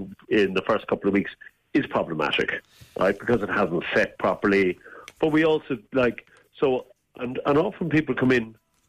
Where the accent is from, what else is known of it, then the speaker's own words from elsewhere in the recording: Cork, Munster, Ireland; also born or lived in Dublin; I'm from Cork, but I lived in Dublin for years.